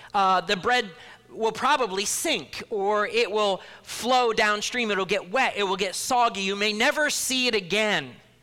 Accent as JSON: {"language": "English", "town": "Cleveland", "region": "Ohio", "country": "United States", "tie": "born or raised there", "said": "could almost picture those colorful Wonder Bag breads floating on the shores of Lake Erie, where I grew up in Cleveland."}